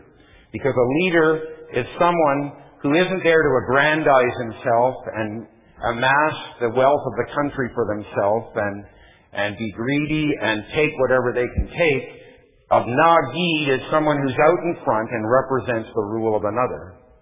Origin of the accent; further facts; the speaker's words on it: Canada; I grew up in Canada between the two superpowers of the world, the USSR, some of us are old enough to remember that, and the United States